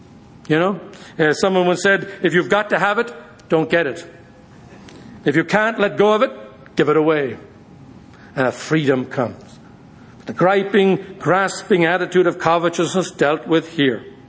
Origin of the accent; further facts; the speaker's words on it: Ireland; As a boy growing up in Ireland, my father was an educator.